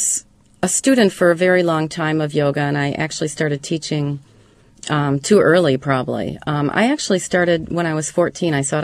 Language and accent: English; Illinois, United States; I grew up in a suburb of Chicago.